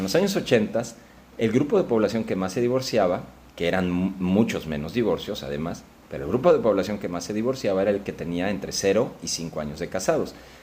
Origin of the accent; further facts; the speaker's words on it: Mexico; nos encontramos con que en México, entre 1980 y ahora, somos muchos más mexicanos